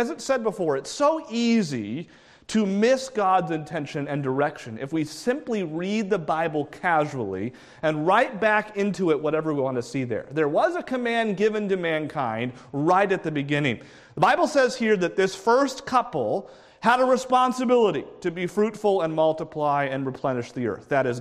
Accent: Concord, New Hampshire, United States; ordained in the ministry in Concord, New Hampshire, in my hometown, in the early 1990s.

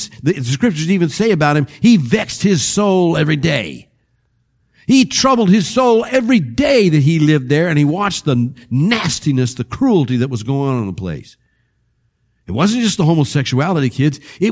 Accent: Arkansas, United States; also born or lived in Independence, Missouri; I was born in Arkansas, and I was raised part-time in Arkansas. But my family moved from that place in Arkansas to Independence, Missouri. And from Independence, Missouri, we moved back to Arkansas.

